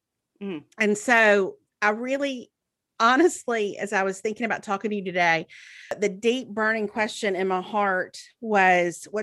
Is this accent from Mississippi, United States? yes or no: yes; Mississippi, United States; now in Birmingham, United States; So I grew up in Mississippi. Melanie grew up in Texas, and then I've lived in Birmingham for 20 years.